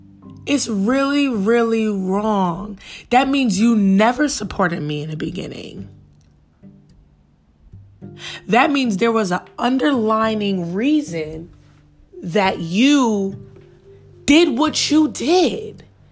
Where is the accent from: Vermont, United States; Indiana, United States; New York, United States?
New York, United States; Queens; Growing up in Queens, New York, and my cousin having every football player at that time all over his room.